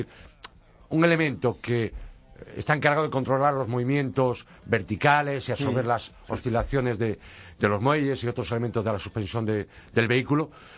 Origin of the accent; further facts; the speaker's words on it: Galicia, Spain; Como soy gallego